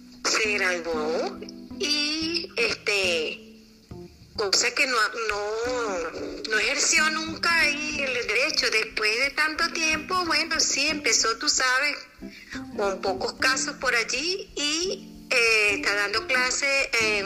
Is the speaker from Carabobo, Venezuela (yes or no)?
yes; Valencia, Carabobo, Venezuela; born there; now in Caracas, Venezuela; Yo nací en Valencia, igual que tu mami. Somos carabobeñas.